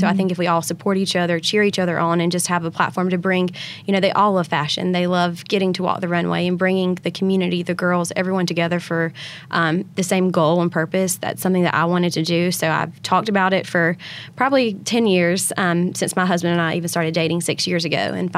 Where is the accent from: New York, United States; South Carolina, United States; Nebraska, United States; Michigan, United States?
South Carolina, United States; Easley; I grew up in Easley, so just 10 minutes down the road